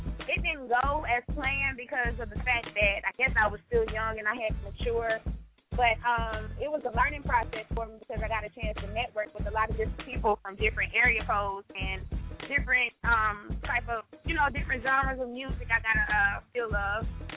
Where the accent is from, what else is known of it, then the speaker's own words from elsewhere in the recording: Alabama, United States; And we had a Macon County Day because I'm from Macon County, Alabama.